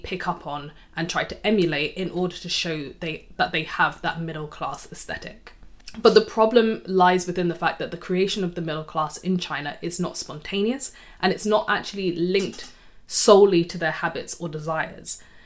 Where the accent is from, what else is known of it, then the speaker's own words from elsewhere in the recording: United Kingdom; This is particularly interesting to me as a British person